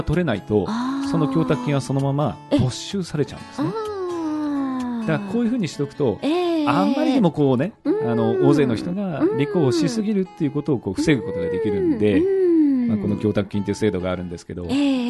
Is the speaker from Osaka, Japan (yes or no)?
no; Tokyo, Japan; also born or lived in Nagoya; 私は東京出身で